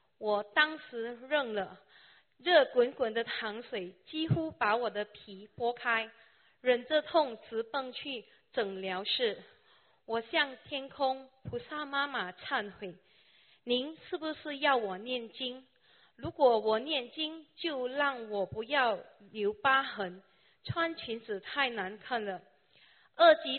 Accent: Malaysia; also born or lived in Singapore; 一个因缘让我和男友来到新加坡工作，也因为健康的问题让我回去马来西亚。

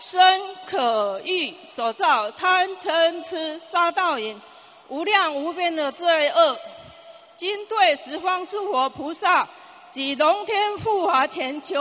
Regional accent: Taiwan; born there; 我出生在台湾，小时候身体就很不好

